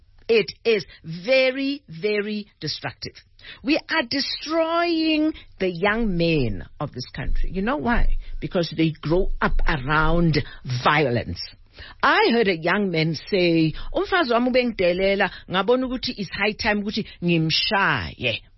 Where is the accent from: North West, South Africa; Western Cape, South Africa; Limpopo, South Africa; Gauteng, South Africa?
Gauteng, South Africa; Madubulaville; born there; I was born in Madubulaville, as it was known then. A very nice small township, you know. I used to say you could walk from street to street in one day. And then with group areas, we were then moved.